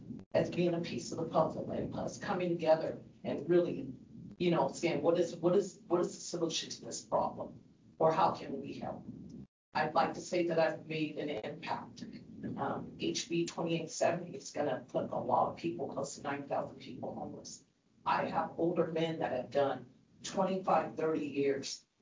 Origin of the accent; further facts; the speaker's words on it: California, United States; I'm from California and I came here, and you know, we have so many different problems.